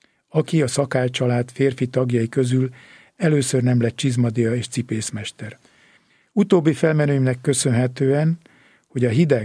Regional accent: Somogy, Hungary; born there; Ott születtem, emlékeim odafűznek, és egyre gyakrabban jönnek elő.

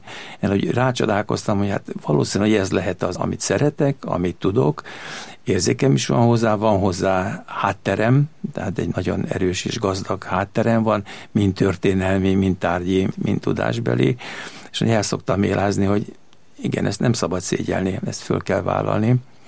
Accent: Kaposvár, Somogy, Hungary; born there; Én Kaposvárra születtem, ebbe a tájegységbe, ebbe tudtam én kiteljesedni.

